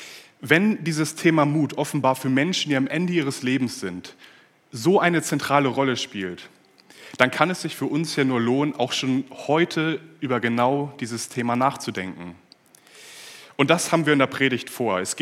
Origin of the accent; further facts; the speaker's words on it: Hamburg, Germany; Ich komme aus Hamburg, bin jetzt aber nicht heute Morgen angereist